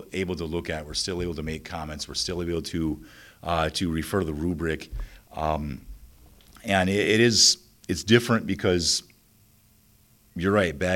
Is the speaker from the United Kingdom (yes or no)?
yes; England, United Kingdom; As much as that pains me to admit as an English guy